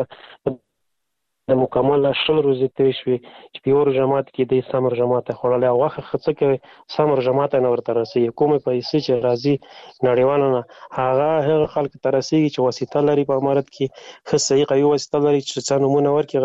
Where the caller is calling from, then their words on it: Afghanistan; مالی افغانستان نه تماس نیول ده